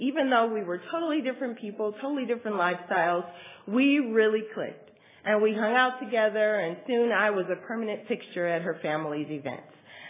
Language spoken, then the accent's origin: English; Illinois, United States; To tell you a little bit about my background, I grew up in Illinois, as Jeremy stated. My parents were Baptists, and they taught us really strong moral values.